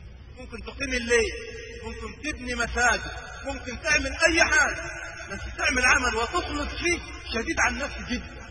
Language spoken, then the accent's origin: Arabic; Egypt; وهذا يذكرني ببعض الناس عندنا في مصر